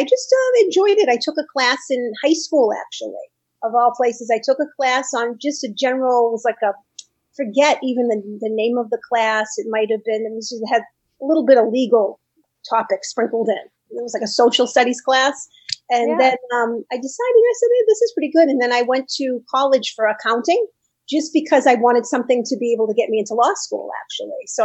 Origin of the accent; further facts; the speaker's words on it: Boston, Massachusetts, United States; Well, I've been living in Boston, born and raised in Boston, and I became a lawyer in 97